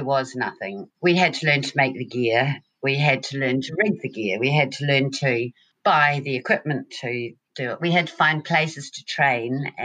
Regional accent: New Zealand; moved away as an adult; also born or lived in England; I am actually a New Zealander and I ran away from New Zealand to travel the world as all New Zealanders do.

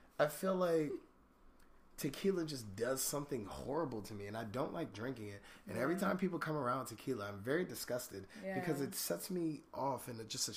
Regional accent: Maryland, United States; I'm from Montgomery County, which counts in the DMV.

